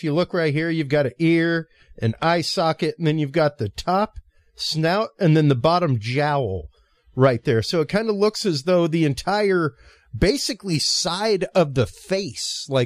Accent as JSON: {"language": "English", "town": "Austin", "region": "Texas", "country": "United States", "said": "Okay, I'm from Austin, the town of tacos."}